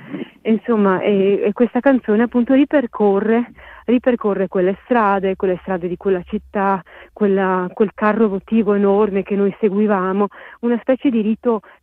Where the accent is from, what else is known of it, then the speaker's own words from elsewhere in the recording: Veneto, Italy; accent: Venetian; il mio accento veneto si sente